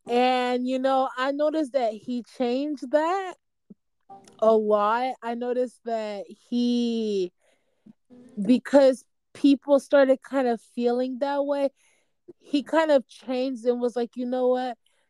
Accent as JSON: {"language": "English", "country": "Nigeria", "accent": "Nigerian", "second_language": "English", "said": "Please don't mind my English. I'm Nigerian. I got the accent."}